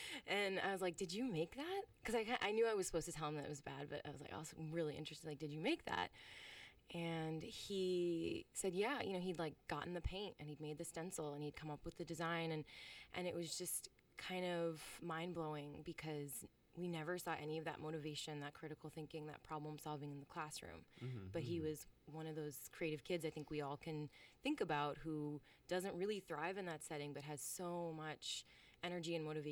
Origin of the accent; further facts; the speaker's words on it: Boston, Massachusetts, United States; really got it start back when I was growing up in Boston